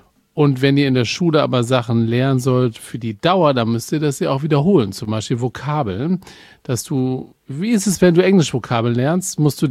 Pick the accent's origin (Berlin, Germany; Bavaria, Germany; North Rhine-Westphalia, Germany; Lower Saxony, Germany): North Rhine-Westphalia, Germany; Düsseldorf; liebe Grüße nach Düsseldorf, meiner alten Heimatstadt.